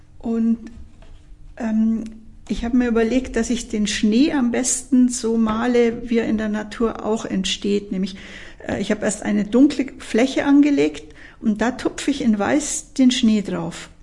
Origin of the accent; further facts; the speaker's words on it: Bavaria, Germany; Ich bin ja im Allgäu aufgewachsen, im Ostallgäu, zwischen diesen grünen Kuhwiesen. Ich lebe jetzt seit 20 Jahren hier in Unterfranken in der Weinbaugegend